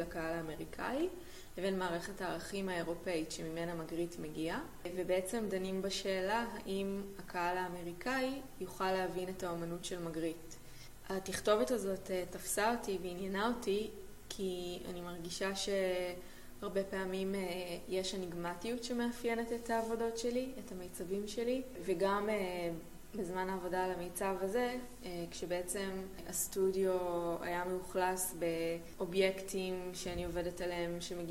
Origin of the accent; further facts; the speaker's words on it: Jerusalem, Jerusalem District, Israel; born there; אני ילידת 1984 מירושלים.